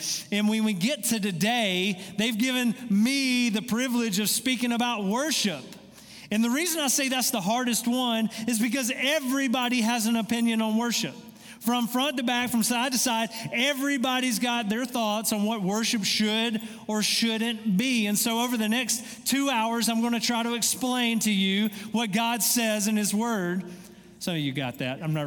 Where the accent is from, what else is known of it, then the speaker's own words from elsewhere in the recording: Loganville, Georgia, United States; So I grew up right outside of Atlanta. I grew up in a town in between Atlanta and Athens. Go Dogs. It was called Loganville.